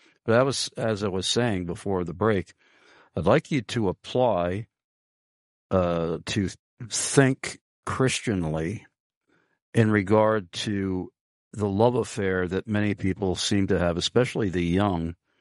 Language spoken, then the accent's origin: English; New York City, New York, United States; We have a mayoral race in New York City. I'm originally from New York.